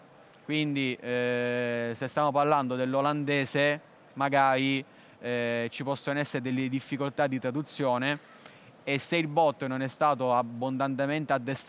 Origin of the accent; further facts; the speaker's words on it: Solarino, Sicily, Italy; il comune di Solarino, che è il mio paese di origine.